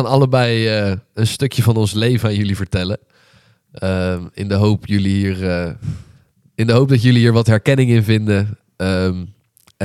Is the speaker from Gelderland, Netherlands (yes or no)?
no; Leiderdorp, South Holland, Netherlands; also born or lived in Oegstgeest; ik ben 20 jaar oud. Ik kom uit Leiderdorp. Ik ben geboren in Oegstgeest.